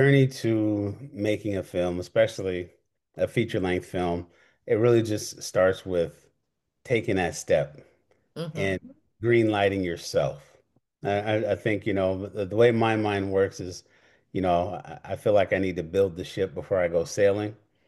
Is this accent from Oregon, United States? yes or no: yes; Portland, Oregon, United States; Growing up in Portland, Oregon, which is not very diverse. Growing up Black in Portland, but also Nigerian.